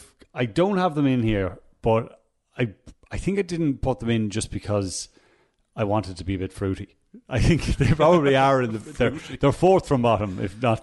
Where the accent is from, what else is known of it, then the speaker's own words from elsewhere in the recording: Ireland; I think we all, as Irish people, had the knee-jerk reaction